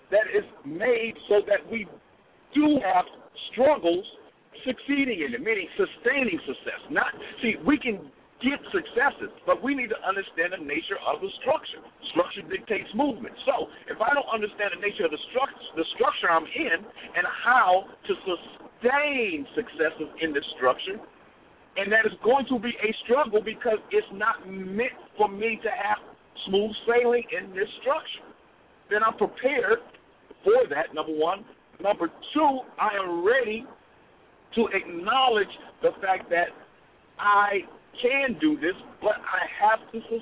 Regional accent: Chicago, Illinois, United States; I'm from Chicago originally, so I remember

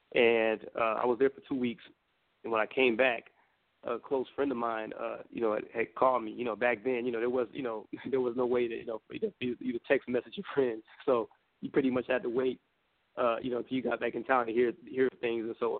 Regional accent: Chicago, Illinois, United States; And so growing up in Chicago, it was just us three.

